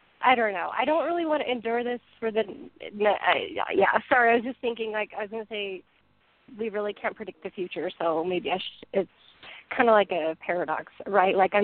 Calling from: Utah, United States

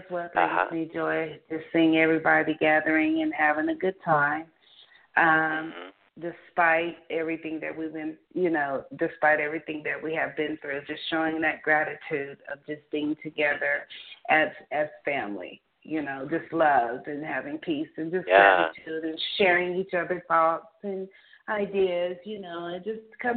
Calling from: Denver, Colorado, United States; I'm calling from Denver.

